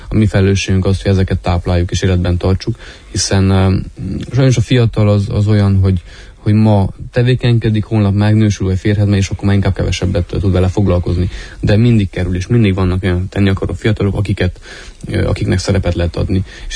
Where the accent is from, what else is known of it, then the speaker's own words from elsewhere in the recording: Mediaș, Sibiu County, Romania; csak ha kiemelhetem Szeben megyét, Meggyes, onnan származom én is